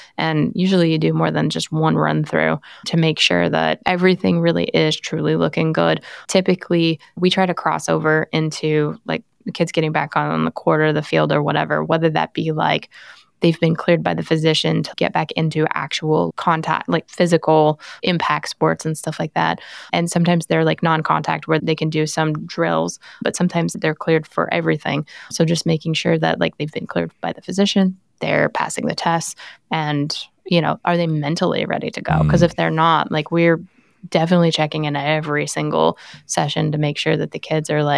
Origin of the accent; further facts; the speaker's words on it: Denver, Colorado, United States; I grew up in Denver, so if the Broncos were playing, that's what was on TV.